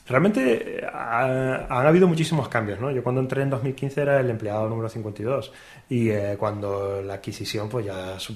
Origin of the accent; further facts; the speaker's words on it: Canary Islands, Spain; moved away; Yo soy de Canarias, de la isla de Gran Canaria, y bueno, ha cuadrado que ahora por circunstancias pues me he venido por aquí, también un poco para vivir un poco la experiencia de estar en la península, no estar tan aislado en las islas.